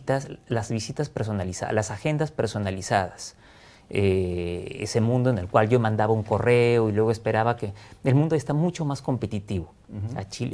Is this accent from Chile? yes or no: no; Peru; Somos nosotros los peruanos